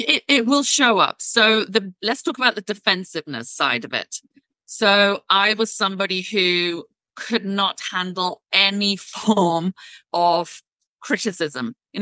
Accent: United Kingdom; and I'm British.

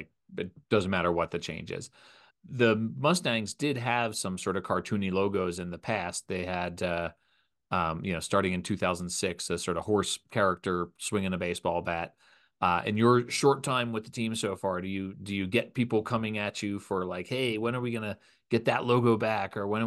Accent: Colorado, United States; You were in Grand Junction before that, which is in my home state of Colorado

